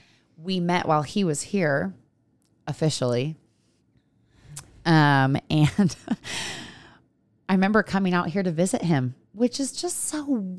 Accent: Rocklin, California, United States; So I grew up right outside of Sacramento. My dad and my brother are still there. It's called Rockland, NorCal. And I grew up there my entire life.

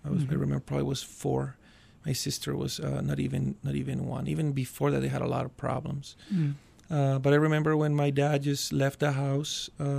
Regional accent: Colombia; And I had great memories growing up in Colombia. So I'm looking forward to go back to visit soon.

